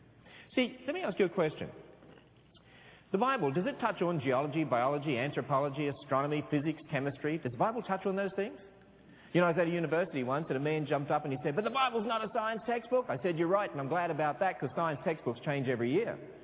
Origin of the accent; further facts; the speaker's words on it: Australia; I hope you can tell that I am Australian.